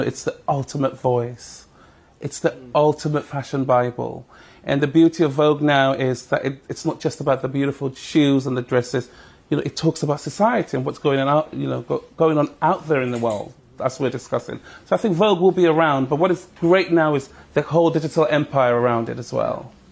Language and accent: English; Ladbroke Grove, London, United Kingdom; what I learned from growing up in Ladbroke Grove is when we go up together, we all win.